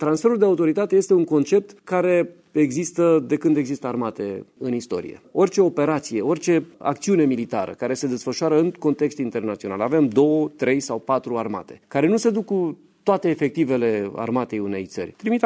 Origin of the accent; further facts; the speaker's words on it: Romania; Nu ne lăsăm armata sub comanda străinilor. Noi suntem români.